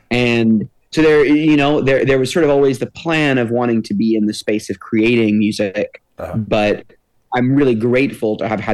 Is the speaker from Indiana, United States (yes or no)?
no; Marietta, Georgia, United States; now in Nashville, United States; I grew up in the Marietta Vinings area and lived there until I went to school in New York.